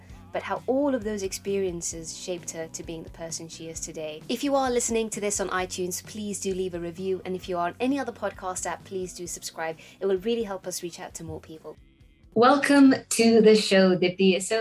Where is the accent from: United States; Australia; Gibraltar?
Gibraltar; where I was born and raised in Gibraltar, things were quite good.